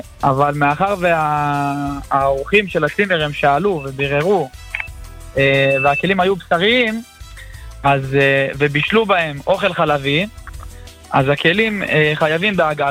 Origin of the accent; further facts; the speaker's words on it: Kfar Saba, Central District, Israel; לא, אני מכפר סבא.